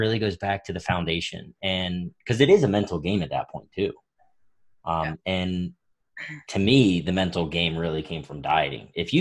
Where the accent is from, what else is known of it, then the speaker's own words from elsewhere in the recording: Ohio, United States; I know from personal experience, I'm from Ohio. And so in Ohio, you know, it's cold 9 months out of the year.